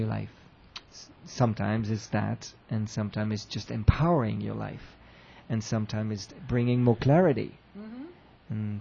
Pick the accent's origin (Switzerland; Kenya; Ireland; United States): Switzerland; And I'm from Switzerland, so chocolate's a big one for me.